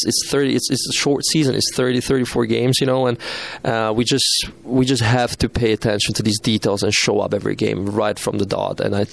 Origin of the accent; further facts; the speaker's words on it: Slovakia; English is a second language; also born or lived in Sweden; now in United States; I was a guy from Slovakia. I played in Sweden before. I didn't really go the American way.